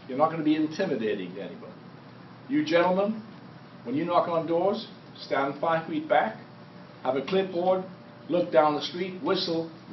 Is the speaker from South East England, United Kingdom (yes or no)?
no; Newcastle, North East England, United Kingdom; I was born in Newcastle, northern England, a coal mining town. Coal miners come out of the ground every day covered with coal dust.